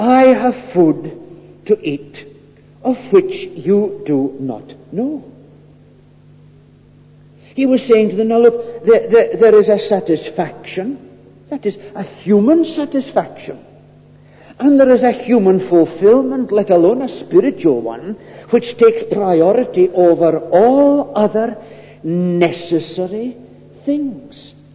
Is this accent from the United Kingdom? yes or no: yes; Scotland, United Kingdom; we're Scottish folk by and large, they're not going to go around wearing their heart on their sleeves